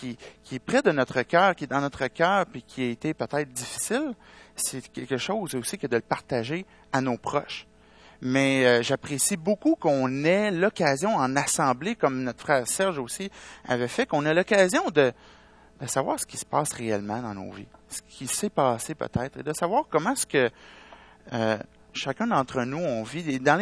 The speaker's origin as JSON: {"language": "French", "town": "Sherbrooke", "region": "Quebec", "country": "Canada", "tie": "born or raised there", "said": "Sherbrooke, c'est mon patelin dans l'endroit où j'ai grandi, les gens que j'ai côtoyés toute mon enfance."}